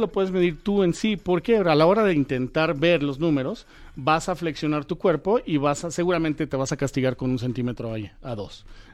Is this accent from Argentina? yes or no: no; Mexico; Para todos nosotros como mexicanos, pues es importante el largo